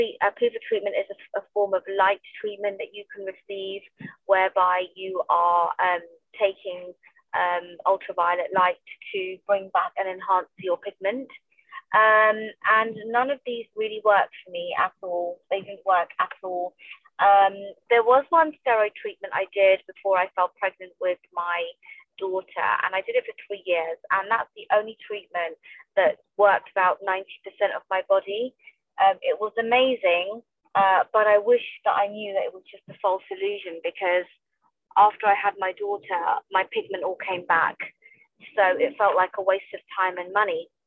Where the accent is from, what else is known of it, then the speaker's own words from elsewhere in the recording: London, United Kingdom; I'm from London. I was born and brought up in London. I'm a British-born Sikh